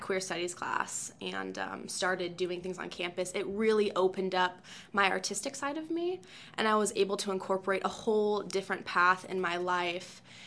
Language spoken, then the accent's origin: English; Olympia, Washington, United States; I am from Olympia. I'm born and raised in Olympia. And not only did I grow up on campus